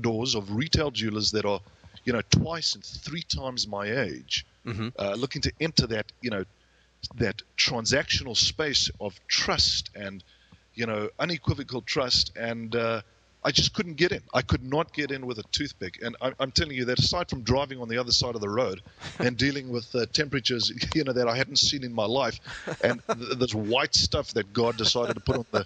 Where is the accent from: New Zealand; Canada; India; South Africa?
South Africa; moved away as an adult; now in United States; Born and bred in South Africa, and as we'll discover, truly a son of Africa, was one of the most difficult things I have ever done in my entire life.